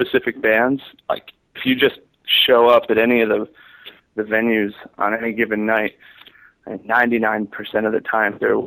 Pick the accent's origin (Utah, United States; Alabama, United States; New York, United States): New York, United States; Utica; now in Los Angeles, United States; Upstate, Utica, near Syracuse.